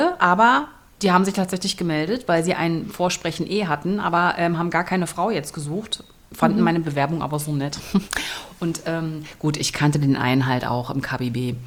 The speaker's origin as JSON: {"language": "German", "region": "Berlin", "country": "Germany", "said": "Ich komme ja aus Berlin."}